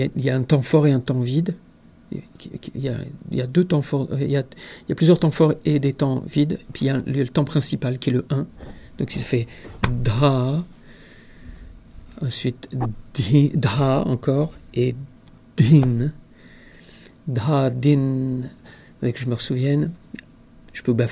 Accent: France; Moi, je suis français, je suis pas né en Inde, culture française

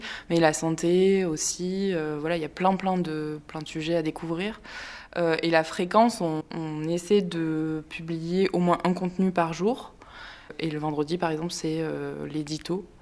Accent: Occitanie, France; Moi, je suis originaire du Tarn et je viens de Toulouse, donc il y a une grande ville.

